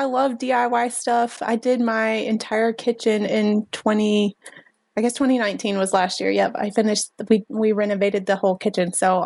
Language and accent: English; New Bern, North Carolina, United States; I am originally from New Bern. So that's kind of how I got my name. I kind of grew up on the water